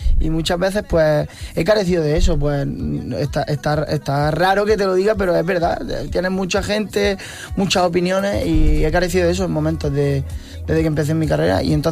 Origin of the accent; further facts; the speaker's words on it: Itrabo, Andalusia, Spain; Posiblemente sea la primera persona de Itrabo que viene aquí.